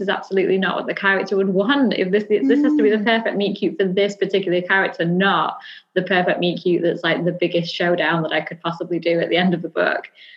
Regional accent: Manchester, North West England, United Kingdom; and I'm from Manchester.

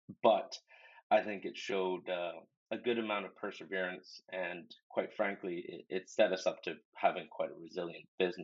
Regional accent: Canada; moved away as an adult; now in United Kingdom; I'm Canadian originally, but I originally came over to the United Kingdom in 2011 to go to university here in Scotland.

